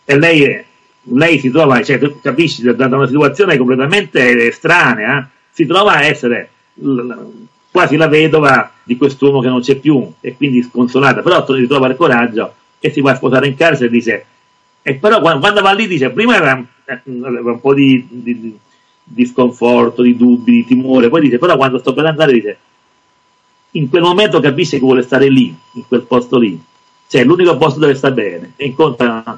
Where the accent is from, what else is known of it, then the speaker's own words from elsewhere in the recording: Avellino, Campania, Italy; Di origini campane, io sono di Avellino, però voglio dire a chi ha scritto che Avellino, io sono al confine con la Basilicata